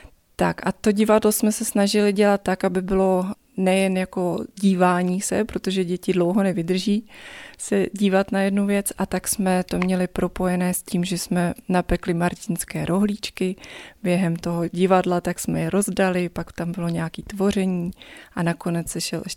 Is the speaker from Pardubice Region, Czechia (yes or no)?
yes; Hlinsko, Pardubice Region, Czechia; Já naopak tím, že pocházím z Hlinska, tak jsem v Praze trošičku trpěla.